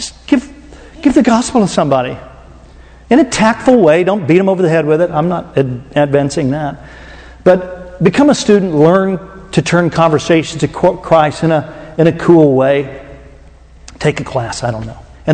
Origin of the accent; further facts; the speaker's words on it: Oklahoma, United States; I bet you're from Oklahoma. I go, that was a good guess. I am from Oklahoma.